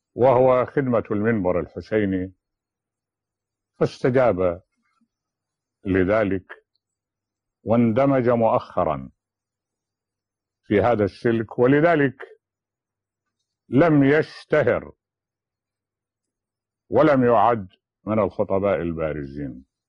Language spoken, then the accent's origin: Arabic; Najaf, Najaf Governorate, Iraq; born there; ولدت بالنجف الأشرف من العراق، وذلك في عام 1928 بعد 1900،